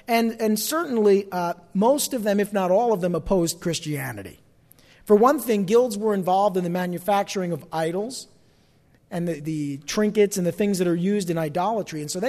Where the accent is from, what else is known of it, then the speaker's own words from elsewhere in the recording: New Jersey, United States; accent: New Jersey; like my New Jersey accent getting the best of me there.